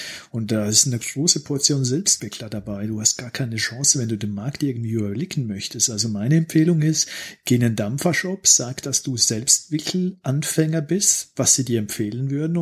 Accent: Switzerland; Na, wir sind halt Schweizer

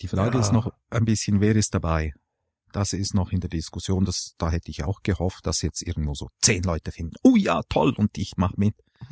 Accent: Switzerland; Und wir sind ja als Schweizer sind wir demokratisch

